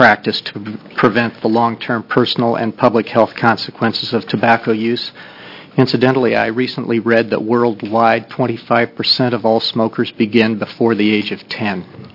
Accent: Oregon, United States; I'm from Tillamook County.

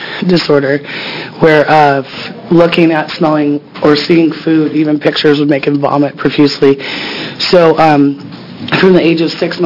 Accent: Oregon, United States; I'm from Multnomah County

